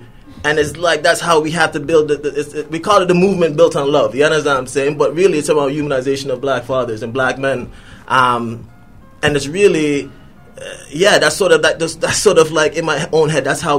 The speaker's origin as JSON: {"language": "English", "country": "Jamaica", "tie": "born or raised there", "said": "when I was growing up in Jamaica, when after it rained, we used to, like, take, like, bottle stops"}